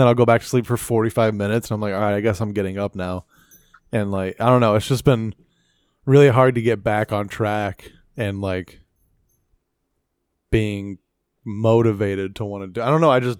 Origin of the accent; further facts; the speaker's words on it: California, United States; I'm from California.